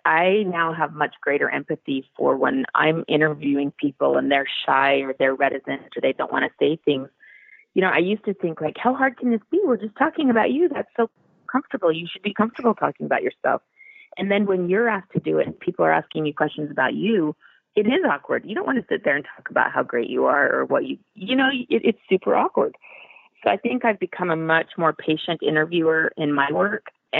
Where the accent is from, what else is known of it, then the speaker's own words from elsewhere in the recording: Utah, United States; But then, you know, I'm from Utah. I still have a place there. I hate to give it up because that's my home.